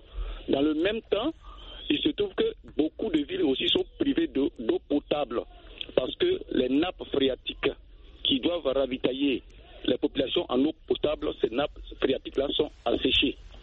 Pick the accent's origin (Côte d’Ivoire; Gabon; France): Côte d’Ivoire; Chez nous, en Côte d'Ivoire